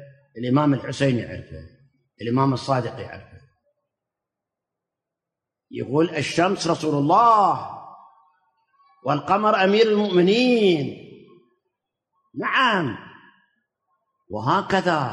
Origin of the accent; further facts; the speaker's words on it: Karbala, Karbala Governorate, Iraq; الآن حتى عندنا في كربلاء سووا